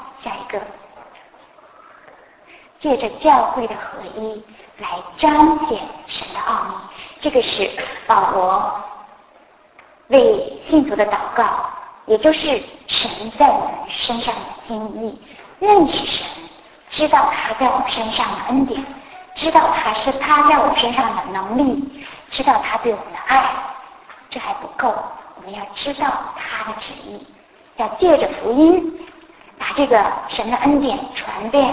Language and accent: Chinese; China; 这个谦卑和温柔不是说像我们中国人都很谦虚的